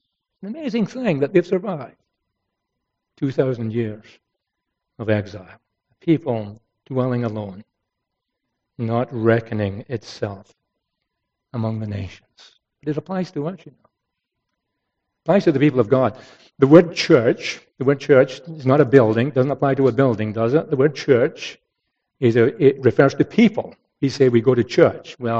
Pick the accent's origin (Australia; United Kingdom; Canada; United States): Canada; I'm a Canadian, Scotsman as well. But first and foremost, I'm a Christian and I belong to the church